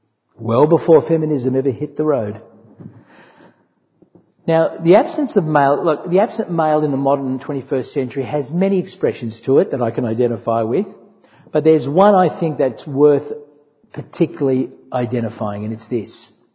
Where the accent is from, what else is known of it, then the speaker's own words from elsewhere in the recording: Australia; I identify as an Australian